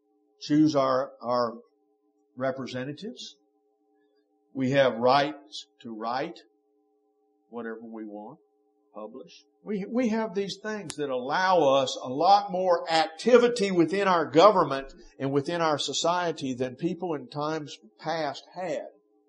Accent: United States; Or does it hurt me as an American? And that's a hard question to look at, to hear, and to deal with. If it hurts me as an American, that's bad. Because it's my culture. It's where I grew up.

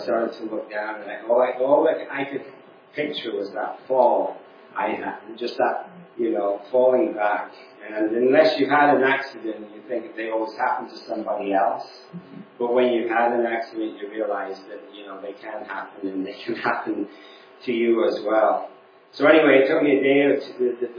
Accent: England, United Kingdom; moved away; You can probably tell I was born in England. Still have a bit of an accent. I've been here since 1977, so 45 years.

